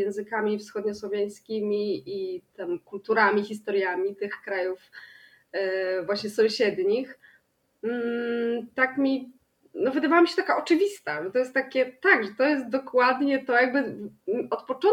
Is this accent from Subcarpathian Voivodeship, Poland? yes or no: no; Hajnówka, Podlaskie Voivodeship, Poland; also born or lived in Kraków; now in Białystok, Poland; jestem z Podlasia. Jestem z Hajnówki na Podlasiu. No teraz mieszkam w Białymstoku.